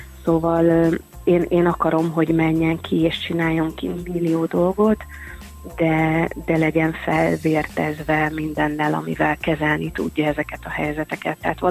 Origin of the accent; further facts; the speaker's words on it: Pécs, Baranya, Hungary; now in Érd, Hungary; Én hát Pécsről jövök, azért hozzáteszem, hogy Érd azért elsőre nem fogta meg a szívem, meg másodikra se